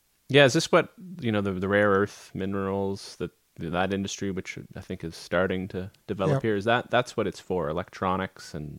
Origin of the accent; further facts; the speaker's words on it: Atlantic Canada, Canada; now in Yellowknife, Canada; Like in most cities, you know, I'm from Atlantic Canada.